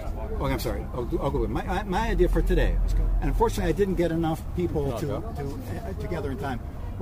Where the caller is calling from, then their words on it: Buffalo, New York, United States; in Buffalo, New York.